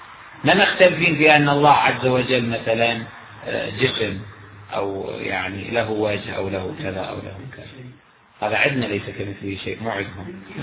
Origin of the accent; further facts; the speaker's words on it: Kuwait; لأنه تدرون أنا يعني من الكويت يعني أرتبط ببلدي كثيرا